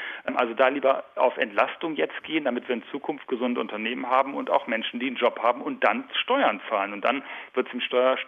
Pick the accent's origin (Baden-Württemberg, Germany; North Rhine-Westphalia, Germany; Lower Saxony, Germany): Lower Saxony, Germany; Ich komme ja aus Niedersachsen und kenne die Probleme, die wir auch da in der Vergangenheit hatten.